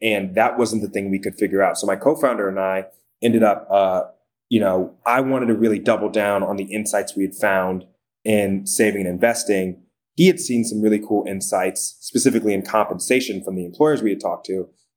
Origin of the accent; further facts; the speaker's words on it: Dayton, Ohio, United States; And I come from Dayton, Ohio. No one's investing.